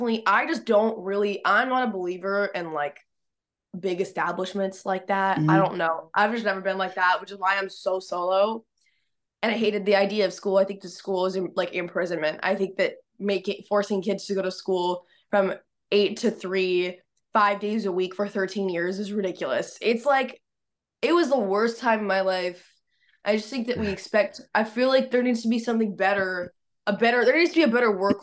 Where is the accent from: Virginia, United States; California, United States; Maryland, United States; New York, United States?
California, United States; Hollywood; growing up in Hollywood, literally, like it's kind of crazy.